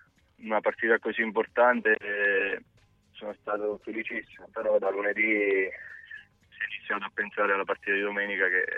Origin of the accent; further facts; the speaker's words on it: Fermo, Marche, Italy; io sono nato a Fermo, vivo a Fermo